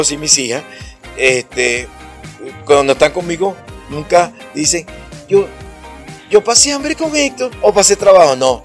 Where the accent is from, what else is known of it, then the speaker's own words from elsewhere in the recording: Caracas, Capital District, Venezuela; now in Maracay, Venezuela; no vengo de una zona privilegiada, yo vengo de barrio, de cargar bombona, de cargar, montarme en un jeep, yo vengo de Mamera, de Antímano, yo soy de barrio.